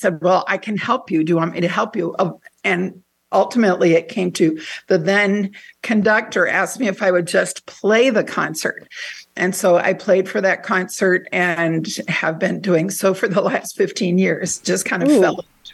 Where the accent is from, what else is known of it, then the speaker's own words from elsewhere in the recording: Hammond, Indiana, United States; now in DeMotte, United States; I am a lifelong Northwest Indiana resident. I'm originally from Hammond, and now I live in DeMott.